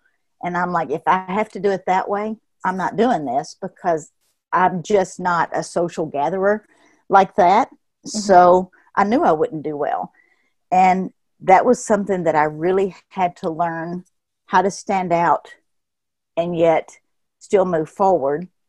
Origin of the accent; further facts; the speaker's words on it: Kentucky, United States; I am from Kentucky. I've lived here most of my life.